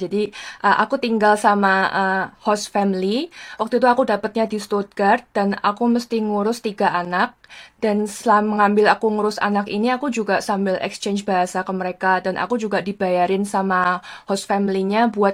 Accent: Singapore; Dan karena aku dari Singapura, makanya aku nggak perlu ikut, apa namanya?

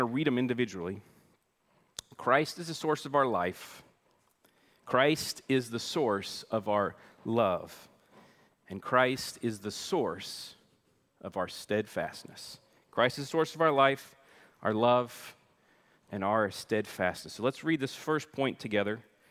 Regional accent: the South, United States; because I'm from the South, right?

